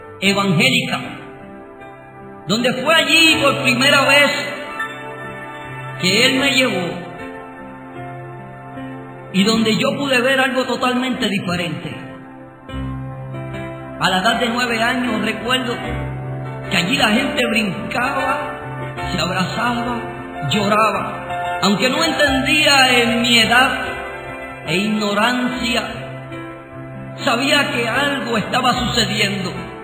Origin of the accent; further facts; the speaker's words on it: Aguadilla, Puerto Rico; nacido y criado en el Jardín del Atlántico, ciudad de Aguadilla, en un hogar humilde, sencillo, de familia de bajos recursos.